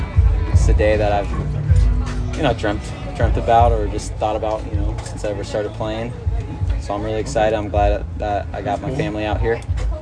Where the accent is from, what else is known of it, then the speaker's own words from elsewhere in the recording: San Diego, California, United States; We're from San Diego.